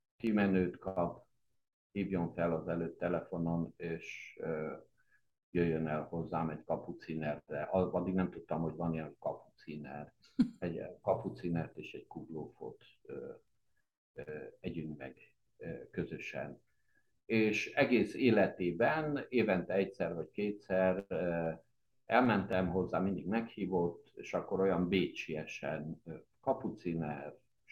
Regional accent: Timișoara, Timiș County, Romania; akármit csináltam, mert Temesvárról jöttem.

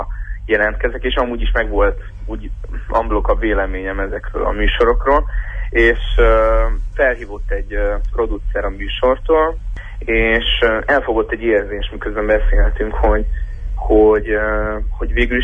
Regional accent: Târgu Mureș, Mureș County, Romania; azt végeztem a művészeti egyetemben otthon Vásárhelyen

